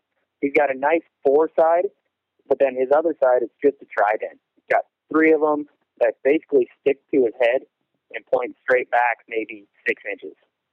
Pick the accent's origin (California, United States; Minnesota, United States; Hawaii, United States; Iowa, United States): Iowa, United States; Well, I was born and raised in Western Iowa. I live in Ottawa, Iowa now, just about an hour south of Sioux City, hour north of Omaha.